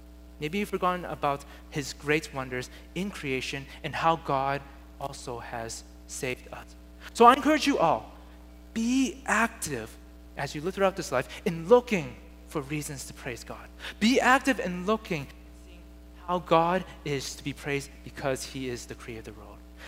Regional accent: Boston, Massachusetts, United States; I'm originally from Boston, and in my home church that I grew up

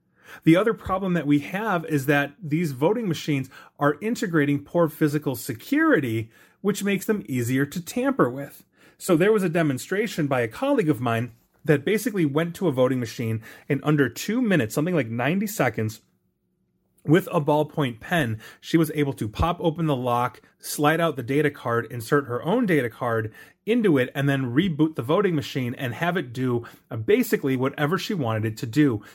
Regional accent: Illinois, United States; at least here in my home state of Illinois

